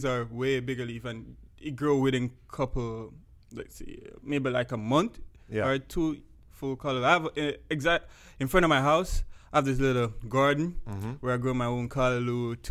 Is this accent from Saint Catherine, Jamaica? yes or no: yes; Portmore, Saint Catherine, Jamaica; Growing up in Portmore, it's pretty good. It's just fun. It's just... I go to the country in the summertime to spend time with my grandparents, and we got a lot of hills and river